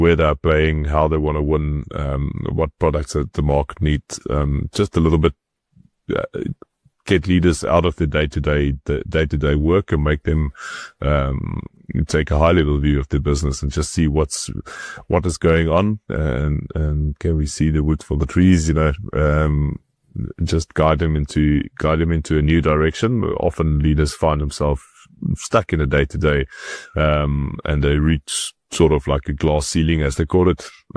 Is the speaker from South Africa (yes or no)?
yes; South Africa; Undergrad, as a South African, it's extremely complicated to get into